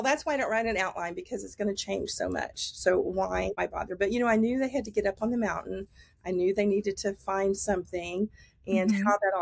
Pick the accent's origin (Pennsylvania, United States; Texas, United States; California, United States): Texas, United States; And because I am from Texas and I grew up in a town where that was a big thing, the oil discovery and World War II, so just all over the place.